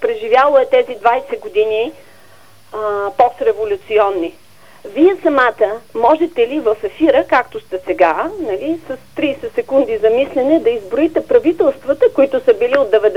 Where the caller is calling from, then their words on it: Sofia, Sofia City, Bulgaria; от София съм.